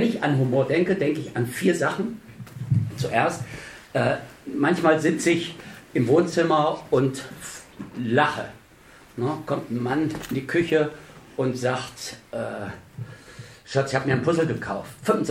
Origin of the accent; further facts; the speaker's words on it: Calden, Hesse, Germany; Und ich komme aus Calden bei Kassel.